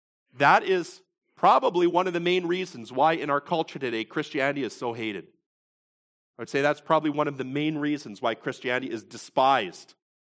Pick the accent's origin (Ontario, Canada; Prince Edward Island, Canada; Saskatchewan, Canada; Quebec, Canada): Ontario, Canada; Welland; our own city of Welland. You know, I grew up in this city. This is my hometown.